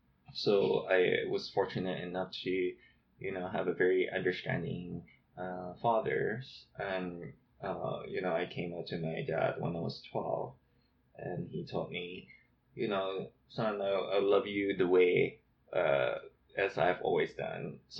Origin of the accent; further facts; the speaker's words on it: Hong Kong; born there; I was born in Hong Kong. I identify myself as a queer, POS, Asian immigrant settler.